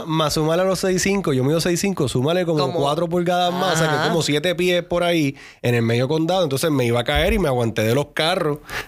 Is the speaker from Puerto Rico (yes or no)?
yes; Carolina, Puerto Rico; Yo me crié en Carolina, Puerto Rico.